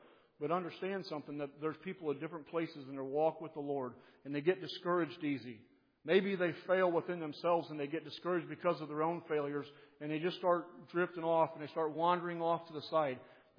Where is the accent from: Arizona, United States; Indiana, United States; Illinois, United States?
Indiana, United States; well, you know, I'm from Northern Indiana, so I'm going to go buy a Cubs game.